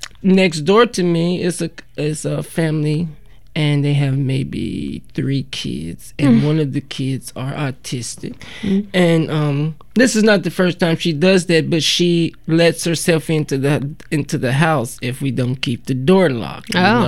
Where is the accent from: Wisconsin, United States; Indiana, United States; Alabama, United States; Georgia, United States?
Alabama, United States; accent: Southern; now in Oregon, United States; You know, I'm from Alabama. I'm a country boy, as if you can't tell from that accent. But, you know, I grew up in the river, walking through the river, swimming in the river, fishing in the river, you name it, I did it in the river.